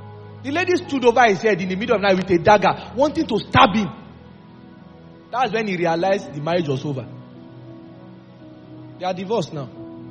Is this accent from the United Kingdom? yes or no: no; Mexico; You people don't believe that I came from Mexico.